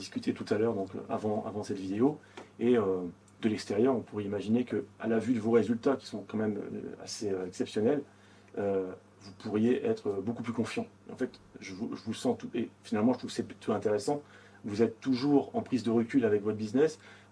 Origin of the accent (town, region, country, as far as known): France